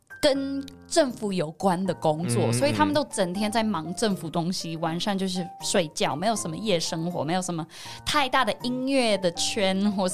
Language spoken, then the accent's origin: Chinese; Canberra, Australian Capital Territory, Australia; now in Taiwan; 我毕业之后，我想来台湾就是发展一下，因为我来自城市，真的。真的是很小，我来自坎培拉